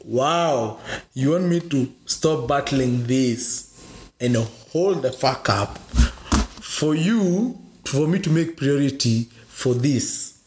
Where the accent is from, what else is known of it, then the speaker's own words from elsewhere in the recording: Kenya; English is a second language; I come from the Kikuyu community and my family my family was very instrumental in the struggle for independence in Kenya.